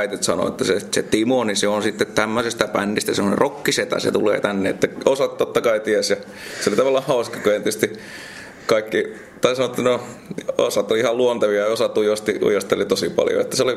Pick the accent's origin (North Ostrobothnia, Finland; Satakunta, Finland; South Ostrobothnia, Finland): South Ostrobothnia, Finland; Lappeenjärvi; No siis mä oon kotoisin Lappeenjärveltä, että ei ihan noin iso kuin Riihimäki, että silloin aikanaan, silloin muistaakseni, olisiko 4,500 ihmistä, ja nykyään on täällä 3200, että aika pieni paikkakunta.